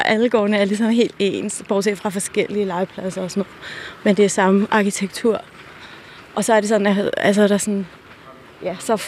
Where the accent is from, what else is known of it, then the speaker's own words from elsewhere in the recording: Brøndby, Capital Region of Denmark, Denmark; Jeg voksede op i Dyringparken, der ligger nede for enden.